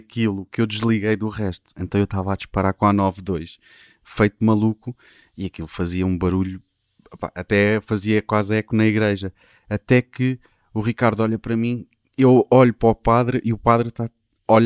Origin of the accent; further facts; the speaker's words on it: Cacém, Lisbon, Portugal; eu sou do Cacém, está tudo bem, estava no Algarve